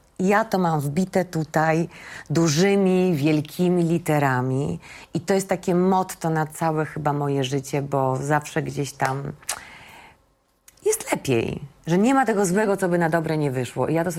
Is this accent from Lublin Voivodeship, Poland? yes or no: yes; Zamość, Lublin Voivodeship, Poland; now in Kraków, Poland; Tak, ja pochodzę z Zamościa